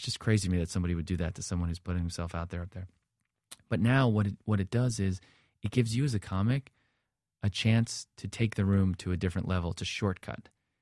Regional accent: New Jersey, United States; Just coming from the Jersey Shore, I grew up in New Jersey.

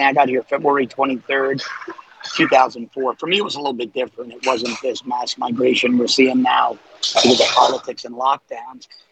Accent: Queens, New York, United States; moved away as an adult; I grew up in Queens. I'm at the top of the Bronx. I lived in Manhattan. And I just wanted to change and fell in love with South Florida. And here I am, 18 years later.

